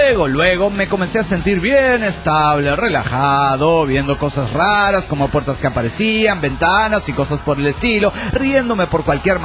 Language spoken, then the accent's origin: Spanish; Bolivia; now in Switzerland; una boliviana perdida en Suiza.